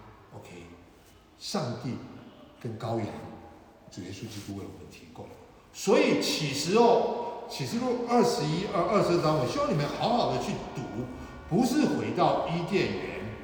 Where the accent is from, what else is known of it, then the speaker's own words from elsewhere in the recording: China; 这是仙丹啊，是我们中国人说仙丹